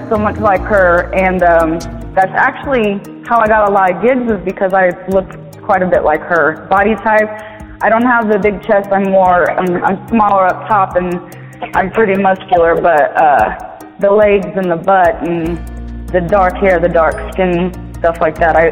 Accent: New York, United States; now in Las Vegas, United States; I have family everywhere. I'm from New York originally. I live in Las Vegas right now. I'm planning on moving to LA actually.

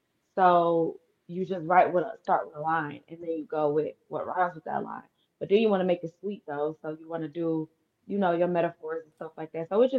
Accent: Detroit, Michigan, United States; also born or lived in Dallas / Miami / Los Angeles; So I'm born and raised in Detroit. Went to Cavs, then I went to SMU in Dallas for college. Then I tried living in Miami for a minute. And then I came back home.

